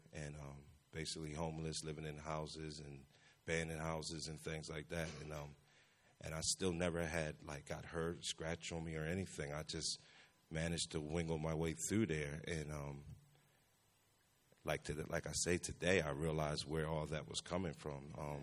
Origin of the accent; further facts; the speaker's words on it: Baltimore, Maryland, United States; I'm 45 years old. I'm from Baltimore City, and I'm the youngest out of six.